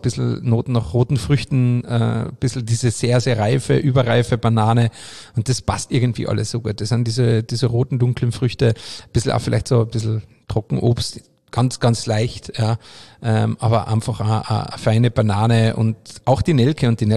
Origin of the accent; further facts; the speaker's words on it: Carinthia, Austria; vor allem Hirsch bei uns daheim in Kärnten, bei uns im Mölltal, sehr traditioneller zu Weihnachten oder um Jahreswechsel herum